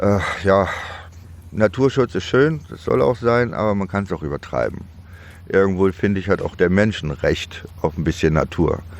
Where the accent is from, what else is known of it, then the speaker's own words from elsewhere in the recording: Demmin, Mecklenburg-Vorpommern, Germany; moved away as an adult; also born or lived in Chemnitz; now in Düsseldorf, Germany; Ja, ich bin geboren in Demmin und aufgewachsen und habe aber 77 MacPom verlassen und bin nach Chemnitz gezogen und 81 bin ich dann nach widrigen Umständen ausgewandert als Deutscher nach Deutschland, bin dann nach Düsseldorf gegangen